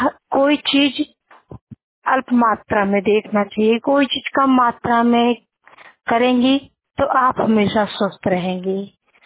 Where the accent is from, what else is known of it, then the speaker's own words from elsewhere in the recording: Uttar Pradesh, India; मेरा जिला संत कबीर नगर है। मेरी उम्र 21 साल की है।